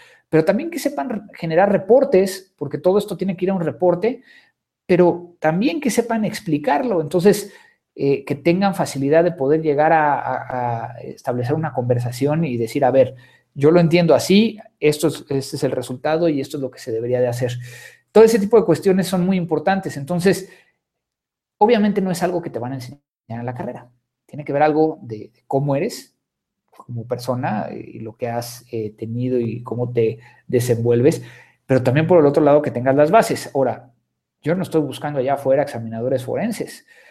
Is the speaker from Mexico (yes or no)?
yes; Mexico; a pesar de que soy mexicano